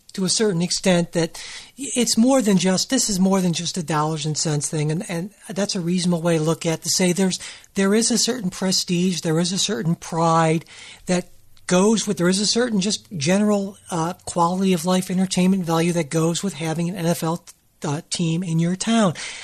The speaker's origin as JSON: {"language": "English", "town": "Cleveland", "region": "Ohio", "country": "United States", "tie": "born or raised there", "said": "growing up in Cleveland and following very closely when the Browns left town"}